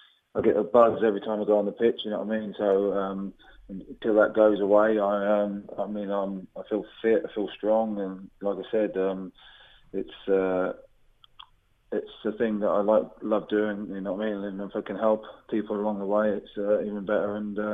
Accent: Norwich, East of England, United Kingdom; I played at Norwich, where my hometown is, and I played now at London Road against the Posh.

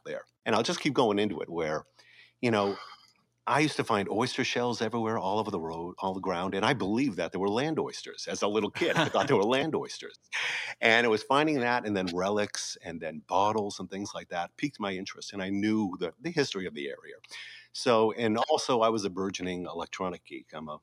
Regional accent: Burlington, Massachusetts, United States; I grew up in Massachusetts in a town called Burlington. And Burlington was right next to Lexington and Concord and Bedford.

